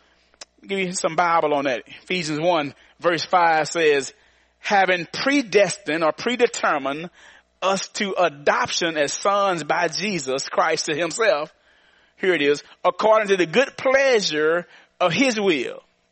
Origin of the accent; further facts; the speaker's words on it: Arkansas, United States; now in Tennessee, United States; even though I'm from Arkansas, and that's where my aunt is, Aunt Ruth is in Arkansas, I know that the God that I serve here in Tennessee